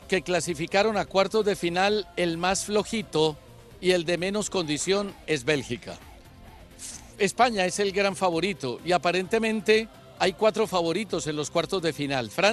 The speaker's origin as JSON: {"language": "Spanish", "country": "Colombia", "said": "Yo la verdad es que no entiendo a mi pueblo, no entiendo a mi Colombia querida."}